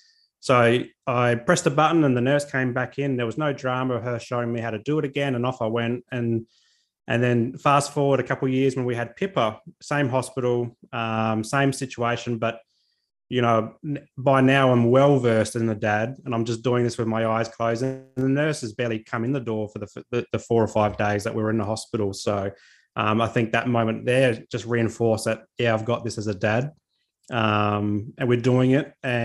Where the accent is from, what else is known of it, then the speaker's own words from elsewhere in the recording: Adelaide, South Australia, Australia; now in Sunshine Coast, Australia; We're not from the Sunshine Coast, except for my two kids are now that they've been born here. But I'm from Adelaide, which is in South Australia, and my wife's from Hobart, which is in Tasmania.